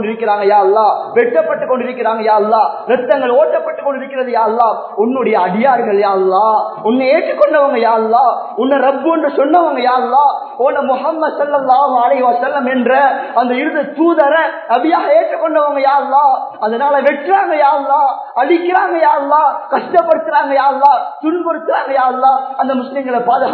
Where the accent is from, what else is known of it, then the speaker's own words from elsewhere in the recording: Eastern Province, Sri Lanka; நான் கிழக்கு மாகாணத்துல பிறந்து வளர்ந்தவன் என்ற அடிப்படையில் எனக்கு தெரியும்.